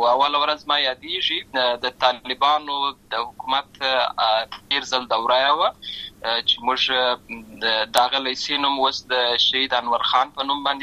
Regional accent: Lashkar Gah, Helmand, Afghanistan; زه په اصل کې د ورزګان ولایت یم، اما زه په هلمند ولایت لشکرګاه کې پیدا شوی یم

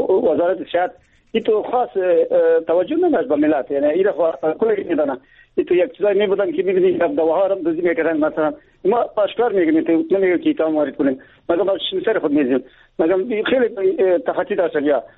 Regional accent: Baghlan, Afghanistan; ما خوب پیشترم گفتم یه دوار شدم که ما از بغلان هستم

